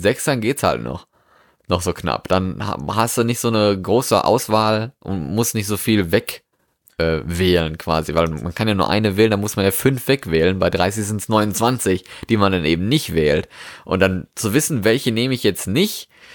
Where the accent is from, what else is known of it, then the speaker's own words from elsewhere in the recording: Germany; born there; also born or lived in Norway; Ich bin in Deutschland geboren, ja, bin dann nach Deutschland wieder zurückgekommen an quasi meinen Geburtsort.